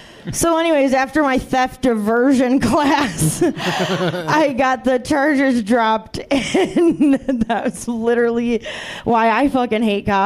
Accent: Cleveland, Ohio, United States; I hate Akron because whenever people make fun of, if I say I'm from Cleveland, they'll make fun of Akron and they think that we are Cleveland.

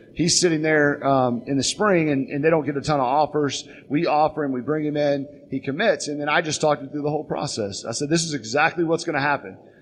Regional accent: Oklahoma, United States; also born or lived in Texas; I'm from Oklahoma.

